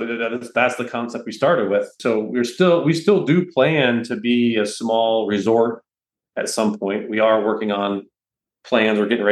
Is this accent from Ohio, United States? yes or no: no; Atlanta, Georgia, United States; And we're from Atlanta, so we're used to kind of humidity.